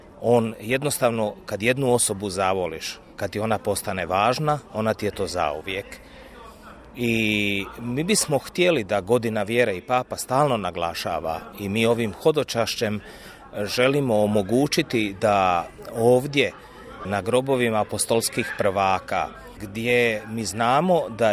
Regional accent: Slavonia, Croatia; Ja dolazim iz Slavonije, mi znamo što Slavonija proživljava.

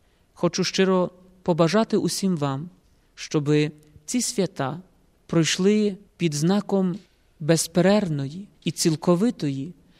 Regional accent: Rakiv Lis, Volyn Oblast, Ukraine; на далекій Волині, у моєму рідному селі Раків-Ліс Камінь-Каширського району

